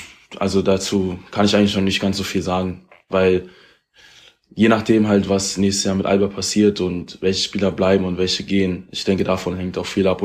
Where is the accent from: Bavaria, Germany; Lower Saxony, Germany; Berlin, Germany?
Berlin, Germany; ich komme aus Berlin und spiele, seitdem ich 7 Jahre alt bin